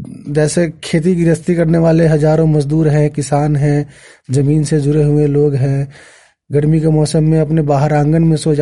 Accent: Bihar, India; सीतामढ़ी जाइए, रास्ते में पेशेंट मर जाएगा, जो कि हमारा डिस्ट्रिक्ट पड़ता है, हम एक प्रखंड के निवासी हैं

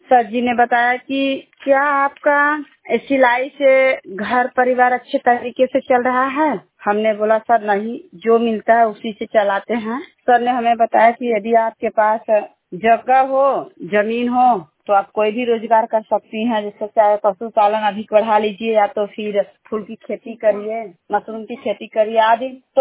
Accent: Mirzapur, Uttar Pradesh, India; गांव सागरपुर, ब्लॉक कोन, जिला मिर्जापुर।

